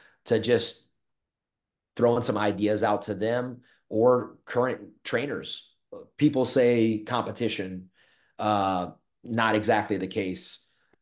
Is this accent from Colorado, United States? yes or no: no; Cedar Hill, Texas, United States; also born or lived in Dallas; Well, that was because I grew up in the Cedar Hill area, was born in Dallas, raised in Cedar Hill, and they had a Grand Prairie Division.